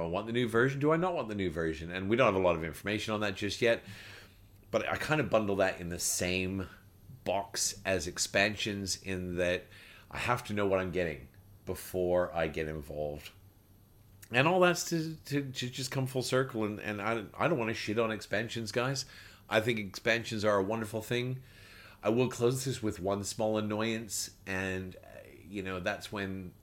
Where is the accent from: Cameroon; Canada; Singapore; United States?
Canada; now in Australia; I'm an Australian, but I can tell you right now, if I had had to rescind my Canadian citizenship to become an Australian, I would not have done so.